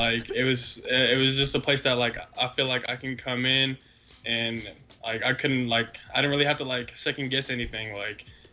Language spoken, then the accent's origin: English; Florida, United States; Nah, I'm originally from Florida.